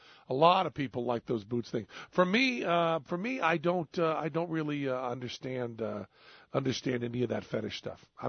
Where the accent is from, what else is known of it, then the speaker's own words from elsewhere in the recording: New England, United States; I'm from New England. I don't like to be touched.